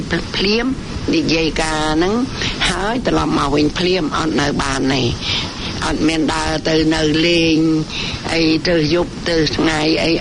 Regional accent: Kaoh Thkov, Kampong Chhnang, Cambodia; ស្រុកកំណើតខ្ញុំនៅខេត្តកំពង់ឆ្នាំងចានៅស្រុកកោះថ្កូវ

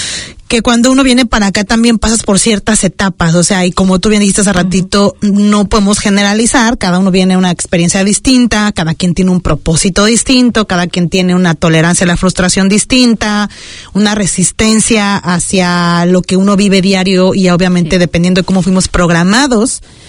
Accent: Mexico; now in New Zealand; porque la gente que venimos de México

